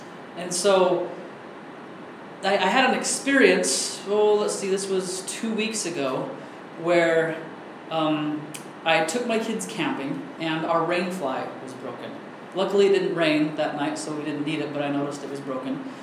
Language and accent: English; Utah, United States; now in Chicago, United States; I just moved here from Utah. And I was like, oh, I'm from Utah. What part are you from? And I said, well, I'm from Utah County.